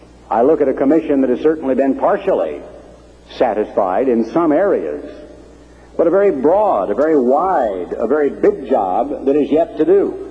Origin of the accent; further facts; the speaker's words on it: Oregon, United States; I'm an Oregonian. I grew up in Oregon during World War II, when for a time it looked like the United States might not survive.